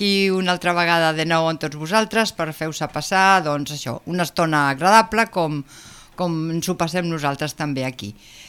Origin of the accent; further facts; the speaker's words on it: Parets del Vallès, Catalonia, Spain; sóc de l'Eixample de Parets.